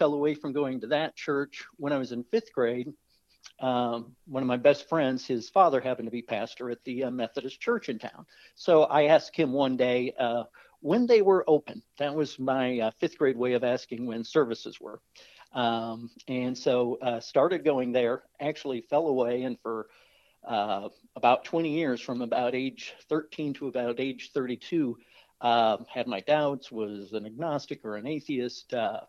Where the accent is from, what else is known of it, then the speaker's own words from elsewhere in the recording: Indiana, United States; accent: Midwestern; moved away; Folks can certainly tell from my accent. I'm a Midwesterner. I'm from Northern Indiana, unlike you being from Southern Indiana.